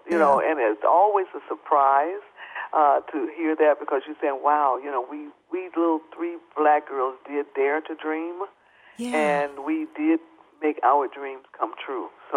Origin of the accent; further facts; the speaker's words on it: Greenville, Mississippi, United States; born there; now in Detroit, United States; I was born in Greenville, and it's because back in the day that was called, it was the migration of black people from the South.